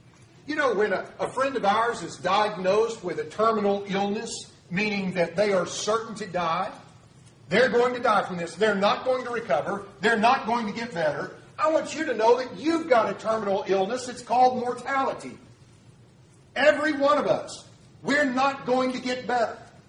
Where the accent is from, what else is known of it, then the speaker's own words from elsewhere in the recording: Tuttle, Oklahoma, United States; in that little town I grew up in Tuttle, Oklahoma